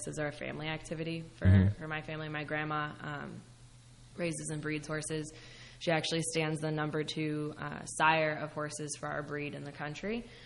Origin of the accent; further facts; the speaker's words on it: St. Louis, Missouri, United States; now in New Jersey, United States; No, I'm actually from Missouri originally. I'm from St. Louis, Missouri.